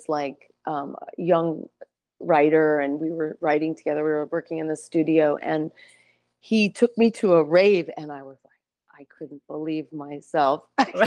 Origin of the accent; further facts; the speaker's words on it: New York, United States; I'm from New York, and you know, we were going out kind of young, and just really talking to anybody I could.